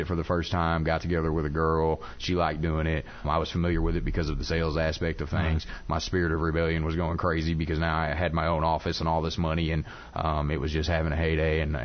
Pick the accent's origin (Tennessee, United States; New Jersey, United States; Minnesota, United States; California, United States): Tennessee, United States; Nashville; I mean I grew up in Nashville, Tennessee, by the way.